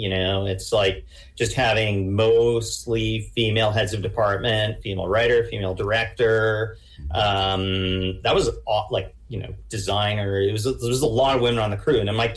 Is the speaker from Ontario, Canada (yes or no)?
yes; Ottawa, Ontario, Canada; My mother is from Quebec. But because I grew up in Ottawa, which is a more Anglophone space